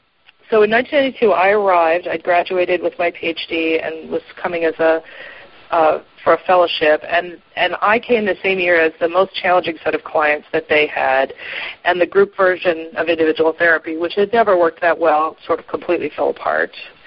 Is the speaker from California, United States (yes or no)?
no; Seattle, Washington, United States; So my next slide, I'm from Seattle